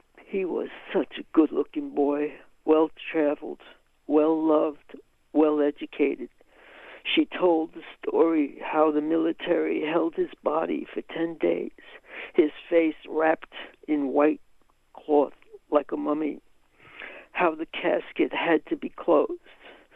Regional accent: United States; even though I didn't lose a child, I'm an American, and I could feel for them.

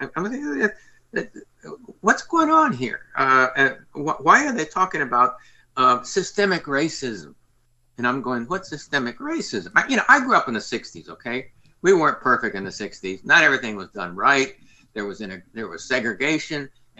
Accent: New Jersey, United States; I was born in New Jersey, grew up in the North, you know. I didn't grow up in the old segregation of the South, although my father's family did. My mother was born in Chile.

